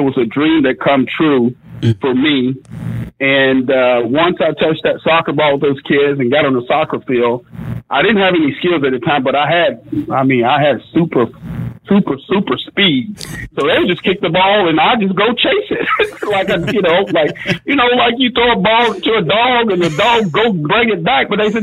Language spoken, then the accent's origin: English; Germantown, Tennessee, United States; I can raise my family here pretty good, which we grew up in Germantown, because when we first moved here, he moved us to the suburbs, which was East Memphis back in the day